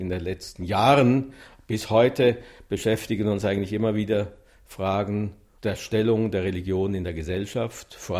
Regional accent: Switzerland; Wir sind Schweizer und fühlen uns als Schweizer und werden eigentlich auch meistens so wahrgenommen.

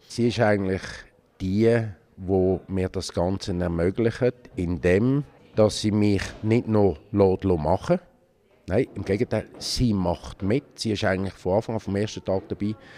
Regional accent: Hergiswil, Nidwalden, Switzerland; Zergiswil. Meine Heimatgemeinde, dort haben wir auch noch.

